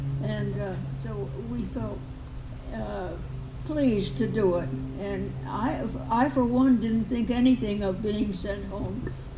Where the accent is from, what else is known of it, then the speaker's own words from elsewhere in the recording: Connecticut, United States; Well, I grew up in Connecticut and I flew there